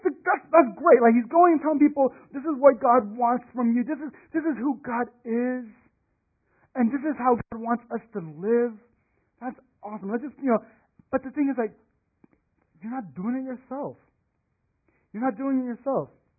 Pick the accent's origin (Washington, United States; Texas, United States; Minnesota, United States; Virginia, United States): Texas, United States; Houston; I grew up in Houston. And I went to one of the major Chinese churches in Houston.